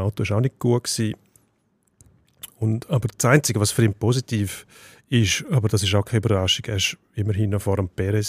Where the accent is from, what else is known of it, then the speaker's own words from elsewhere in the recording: Switzerland; Wobei Grenzen bei uns in der Schweiz relativ fließend sind.